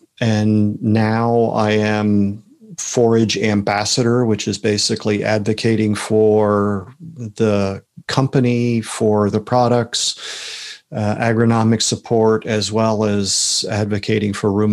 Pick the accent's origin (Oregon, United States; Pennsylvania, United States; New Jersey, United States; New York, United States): Pennsylvania, United States; I was born and raised in Lower Bucks County, Pennsylvania, which is suburbs of Philadelphia.